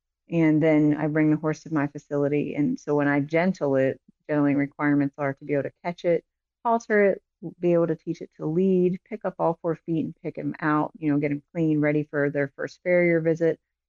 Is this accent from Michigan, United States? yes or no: no; Ohio, United States; now in Illinois, United States; My husband is from here, and I'm from Northeastern Ohio. And we prayed about the decision and felt him moving us here.